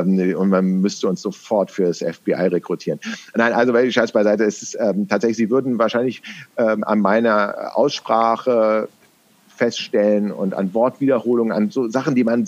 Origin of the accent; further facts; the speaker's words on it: Berlin, Germany; accent: Berlinerisch; viele würden denken, ich spreche Hochdeutsch, aber so ein Forensiker würde sagen, nee, da ist noch so ein bisschen Berlinerisch mit bei.